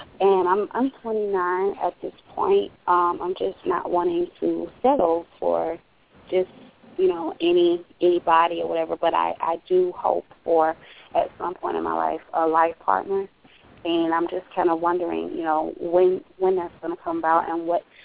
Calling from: Florida, United States; I'm calling from Florida.

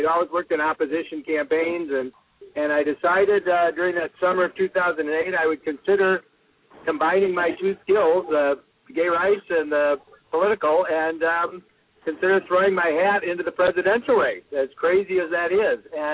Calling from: Laguna Beach, California, United States; Well, yes … I'm calling you from Orange County, California. I live in Laguna Beach, and I have been a longtime politico.

